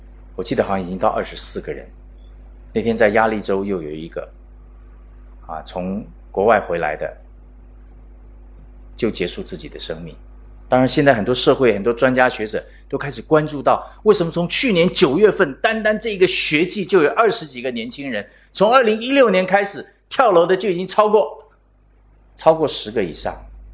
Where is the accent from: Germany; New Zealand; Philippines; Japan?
Philippines; now in Hong Kong; 我记得我们刚搬到香港的时候，那时候真的是很有经验。因为我们从菲律宾来啊，我们刚到一个新的社区，当然我们是住在康城啊，那个新的楼盘